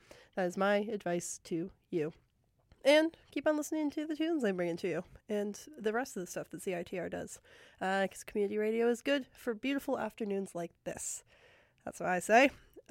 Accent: Calgary, Alberta, Canada; now in Vancouver, Canada; I'm going back to Calgary this week, back to my hometown for a brief visit, and apparently it's like minus 10 and blizzarding there

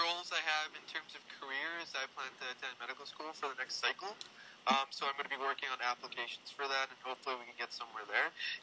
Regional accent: Langley, British Columbia, Canada; also born or lived in Vancouver / Abbotsford; as I mentioned earlier. I'm from Langley, British Columbia, which is just approximately 40 to 50 minutes east of UBC, and from Vancouver. I've really been all over, just been in Vancouver, been in Abbotsford, been in Langley

